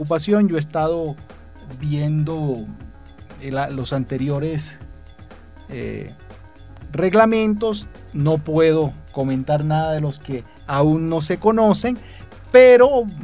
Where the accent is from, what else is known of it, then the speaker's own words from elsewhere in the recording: San Jacinto, Bolívar, Colombia; born there; Yo nací en San Jacinto Bolívar.